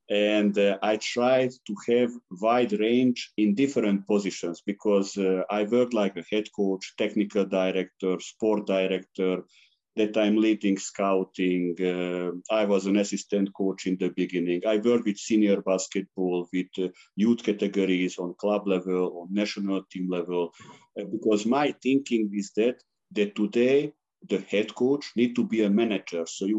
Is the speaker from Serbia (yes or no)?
yes; Serbia; English is a second language; So, you know, I'm coming from Serbia, and when I was a child, we had so much great results in Yugoslavia in basketball.